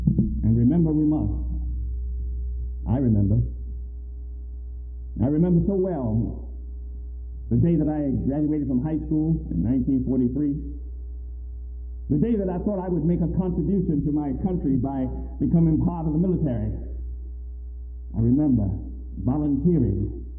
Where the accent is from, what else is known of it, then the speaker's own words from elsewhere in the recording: Pennsylvania, United States; Now, I'm from Pennsylvania, I don't know what the customs and mores are